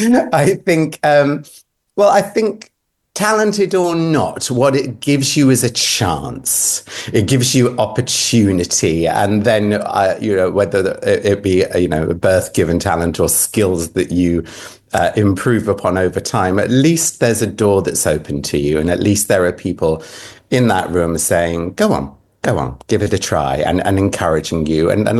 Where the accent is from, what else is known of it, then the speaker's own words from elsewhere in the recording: South East England, United Kingdom; So I grew up in Kent in the 80s, and I was very sort of flamboyant.